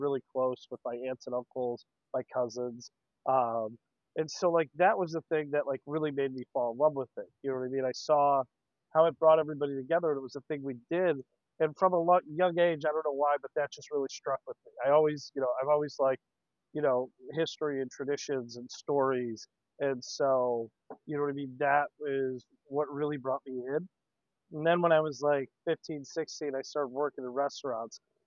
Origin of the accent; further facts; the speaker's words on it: Chicago, Illinois, United States; where I grew up on the South Side, most of the restaurants were fast food or pizza places.